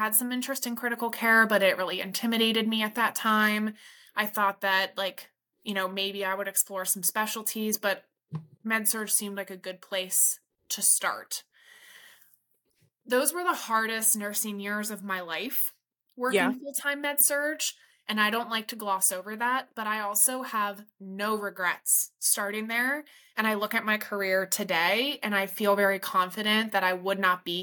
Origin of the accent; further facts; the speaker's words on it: Pennsylvania, United States; And I did that at the Good Samaritan Hospital, which is in Lebanon County, my hometown.